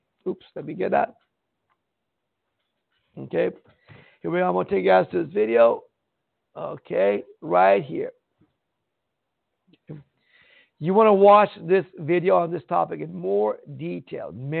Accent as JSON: {"language": "English", "country": "Iran", "moved": "yes", "lives_now": "United States", "said": "I come from Iran. You're born in America, right? Well, when I came to America, I thought America was a free country."}